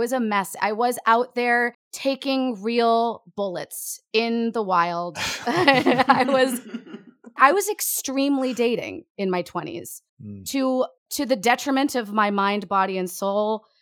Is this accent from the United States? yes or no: yes; New York, United States; And then seeing it again in my 20s, single, being a New Yorker.